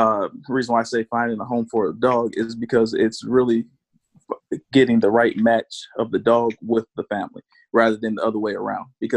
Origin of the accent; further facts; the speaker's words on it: Oakland, California, United States; now in Atlanta, United States; I'm from Oakland, California, but at the moment we live in Atlanta, Georgia.